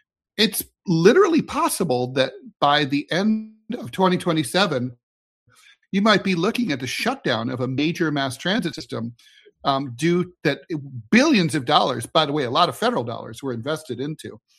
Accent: New York, United States; I'm a New Yorker. Okay. Oh, I don't gross out easy.

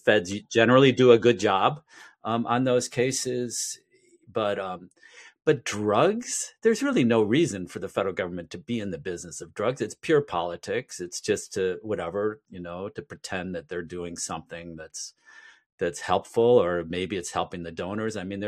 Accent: United States; I never thought I would see the day as an American, when you could walk into a store

